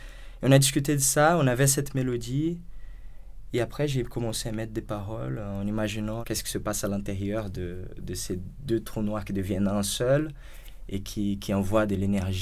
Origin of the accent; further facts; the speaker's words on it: Rio de Janeiro, Brazil; now in Paris, France; je viens du Brésil, à Rio de Janeiro.